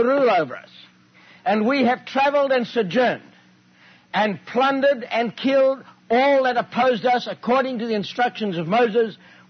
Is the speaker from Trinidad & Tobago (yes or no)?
no; Scotland, United Kingdom; It always annoys me as a Scotsman to see we're giving away our tax money.